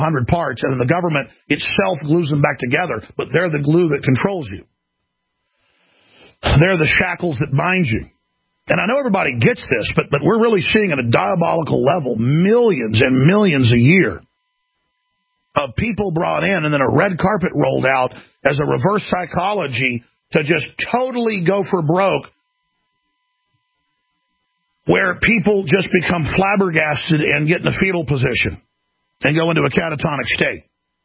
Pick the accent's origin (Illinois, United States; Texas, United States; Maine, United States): Texas, United States; Dallas; I'm an expert on what's going on in sanctuary cities, especially Dallas, my hometown.